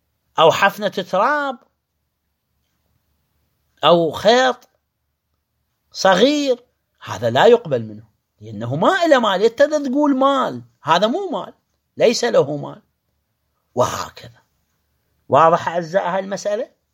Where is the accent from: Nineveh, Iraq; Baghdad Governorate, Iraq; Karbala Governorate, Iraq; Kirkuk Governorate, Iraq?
Karbala Governorate, Iraq; Karbala; احنا عندنا في كربلاء سابقا، مو هسه، في كربلاء يمشي الدينار العراقي والتومان الإيراني